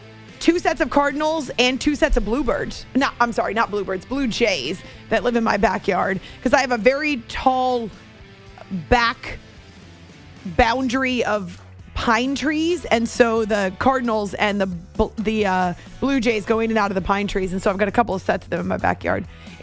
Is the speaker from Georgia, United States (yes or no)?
no; Concord, New Hampshire, United States; going back to the days when I was growing up in Concord, New Hampshire.